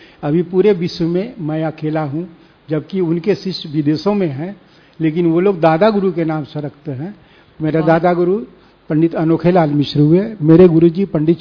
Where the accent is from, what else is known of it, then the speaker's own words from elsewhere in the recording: Motihari, Bihar, India; मैं मोतिहारी से हूँ।